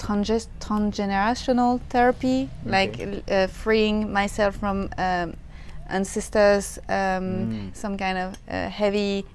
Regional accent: France; Especially, I come from France, and the system is really, really strict

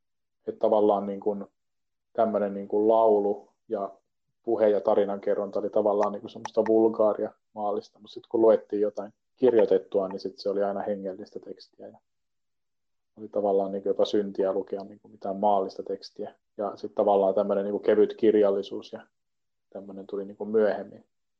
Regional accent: Lapland, Finland; me ollaan molemmat Lapista kotoisin.

